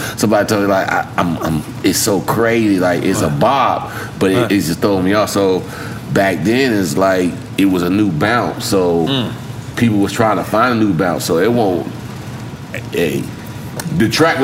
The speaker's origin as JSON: {"language": "English", "region": "the South", "country": "United States", "said": "But I'm still from the South."}